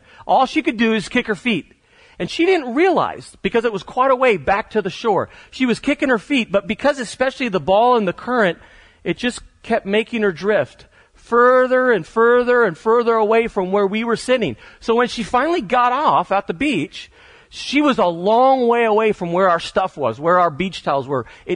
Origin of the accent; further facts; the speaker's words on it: Catalonia, Spain; I grew up in Spain. I had the privilege to grow up about 20 minutes outside of Barcelona. Wonderful place to grow up. We happened to live, I didn't know it until I left, we happened to live on one of the nicest beaches in the world.